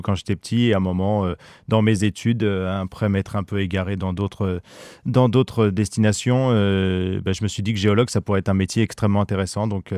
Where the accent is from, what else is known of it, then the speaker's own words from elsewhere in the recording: Normandy, France; born there; En fait, je suis né en Normandie, dans le Pays d'Auge, à côté d'un gisement de fossiles